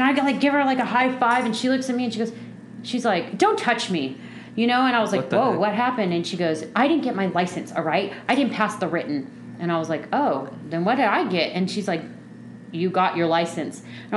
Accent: Palm Desert, California, United States; I did. I grew up in Palm Desert. I was born at Desert Hospital in Palm Springs. I grew up out here. I've left and come back a bunch of times, but.

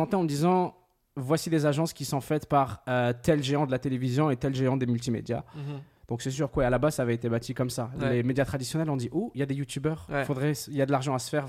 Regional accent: Algeria; accent: French; c'est parce que j'ai l'accent français. Étant donné que je suis algérien et que j'ai grandi là-bas. Et que, enfin, grandi en Algérie, pas en France.

